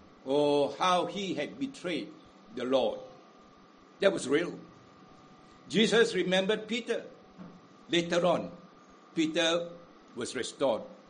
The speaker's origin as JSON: {"language": "English", "region": "Penang", "country": "Malaysia", "accent": "Penang Hokkien", "said": "I am a Penang Hokkien. I go to the south. The moment I speak my Hokkien, they know I'm from Penang already."}